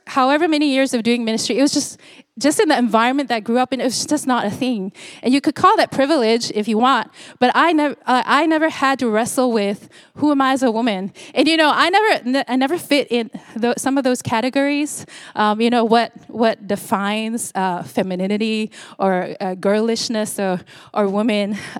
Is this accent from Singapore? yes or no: yes; Singapore; moved away as an adult; now in United States; But I'm from Singapore, and I've been doing ministry for over 20 years. And I moved here to the 757 in 2016.